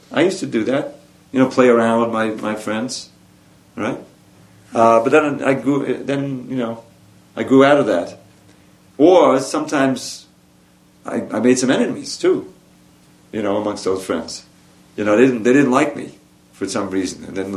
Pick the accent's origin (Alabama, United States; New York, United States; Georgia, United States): New York, United States; Long Island; I grew up in Long Island in the believe it or not, the 50s and 60s, and I had a certain identity.